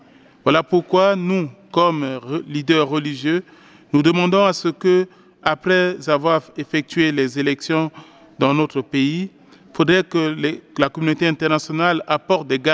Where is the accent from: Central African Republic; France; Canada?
Central African Republic; les questions qui prévaut encore chez nous en République centrafricaine.